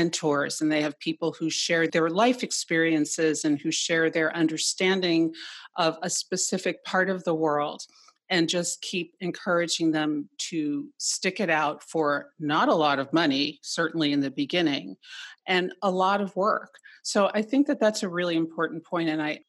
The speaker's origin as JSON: {"language": "English", "town": "New York City", "region": "New York", "country": "United States", "tie": "born or raised there", "said": "I grew up in New York City, and I grew up with friends whose parents were in the publishing world."}